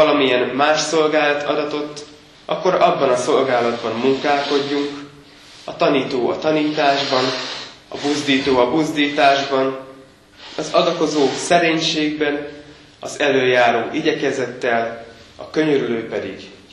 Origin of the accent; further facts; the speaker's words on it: Miskolc, Borsod-Abaúj-Zemplén, Hungary; amit otthon Miskolcon tapasztaltam, ugyanis a házunk egy négysávos főút mellett